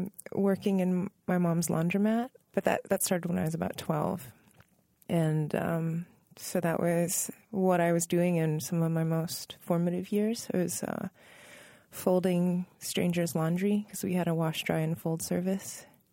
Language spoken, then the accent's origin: English; Virginia, United States; I was growing up in Northern Virginia, and the push at that time, the interest was in assimilation.